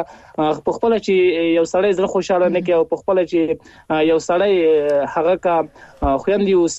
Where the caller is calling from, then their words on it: Paktia, Afghanistan; هغه هم له پکتیا احمد خیلو څخه.